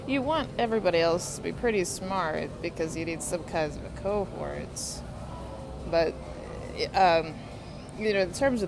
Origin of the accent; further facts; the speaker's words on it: Austin, Texas, United States; now in Washington, United States; I'm from Texas. Austin, Texas is my hometown. Where anybody is from, I happen to be from Austin, Texas.